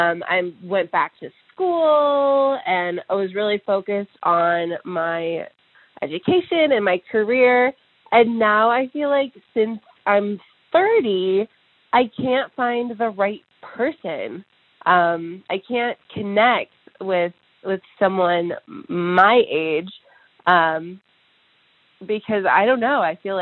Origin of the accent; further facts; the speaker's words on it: North Carolina, United States; I am 30 years old last month, and I'm from the United States. I'm from North Carolina in the U.S.